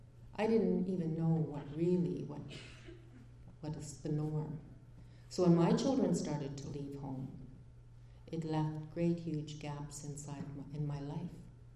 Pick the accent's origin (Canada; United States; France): Canada; Saskatchewan; born there; I'm a residential school survivor. I was born in Standing Buffalo Reserve in Saskatchewan, which is just about an hour northeast of Regina. I went into residential school when I was 6 years old.